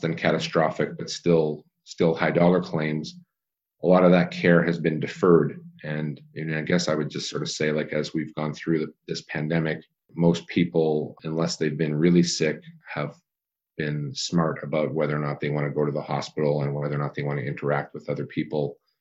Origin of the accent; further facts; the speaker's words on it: Canada; I grew up in Canada, went to college there.